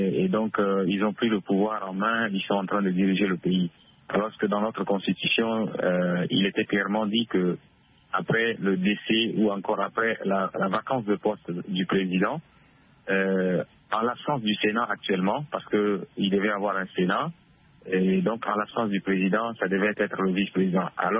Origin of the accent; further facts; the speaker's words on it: Chad; Tout ce que nous attendions en tant que Tchadien